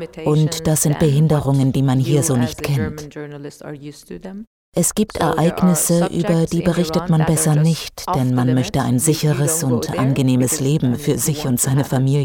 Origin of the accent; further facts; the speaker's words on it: Iran; German is a second language; moved away as an adult; now in Germany; In meinem Heimatland habe ich bis dahin bereits, auch während meines Studiums, als Journalistin für verschiedene persischsprachige Medien gearbeitet.